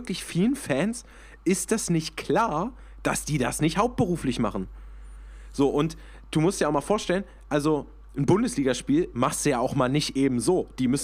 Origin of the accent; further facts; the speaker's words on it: Bremen, Germany; ja, an der Stelle muss ich natürlich jetzt auch als Bremer eine Lanze fürs Weserstadion brechen.